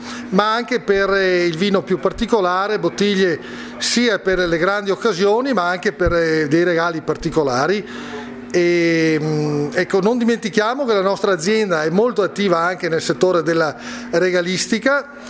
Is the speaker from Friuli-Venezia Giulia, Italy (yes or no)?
no; Castelfranco, Veneto, Italy; Allora noi veniamo da Castelfranco